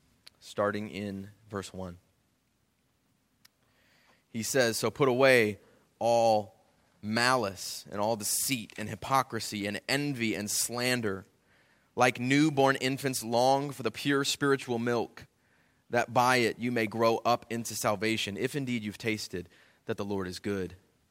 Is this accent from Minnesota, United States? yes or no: no; Racine, Wisconsin, United States; She's actually from Racine. We're both from Racine, which is kind of neat.